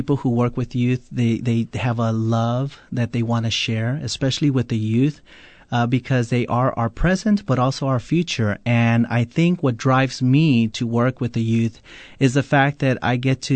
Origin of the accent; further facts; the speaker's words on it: Corpus Christi, Texas, United States; also born or lived in Detroit; Well, even though I was born in Detroit, Michigan, I grew up all my life here in Corpus Christi.